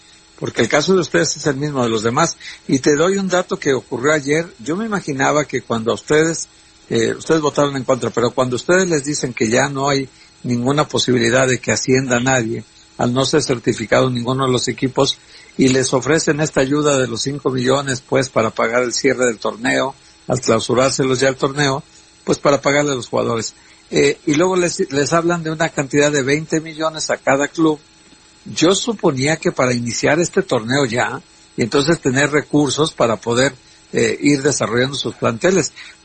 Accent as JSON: {"language": "Spanish", "town": "Guadalajara", "region": "Jalisco", "country": "Mexico", "said": "yo que soy de Guadalajara"}